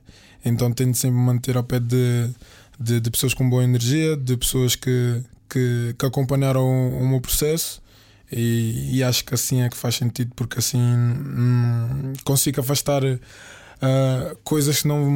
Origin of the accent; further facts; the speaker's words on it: Amora, Setúbal, Portugal; O meu bairro onde eu cresci, onde eu passei precisamos dizer a minha infância